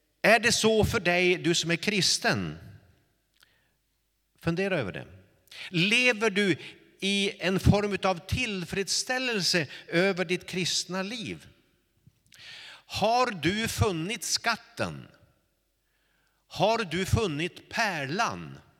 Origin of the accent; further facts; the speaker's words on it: Långsjöby, Västerbotten County, Sweden; det är inte att jag är … ifrån Långsjöby. Det är inte att jag är norrlänning, även om jag är stolt över det.